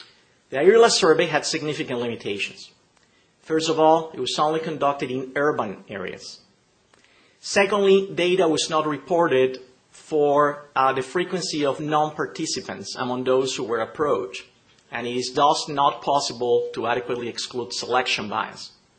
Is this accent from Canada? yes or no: no; Barranquilla, Atlántico, Colombia; It's a fellow Colombian from my hometown, Barranquilla … who's of Lebanese descent.